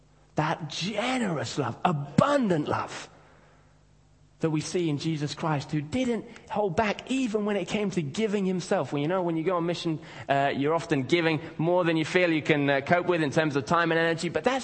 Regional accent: Kenya; born or raised there

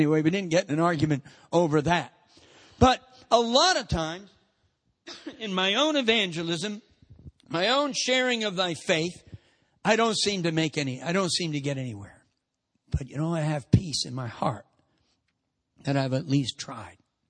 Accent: United States; accent: American; Because when they heard my American accent, and they asked me where I was

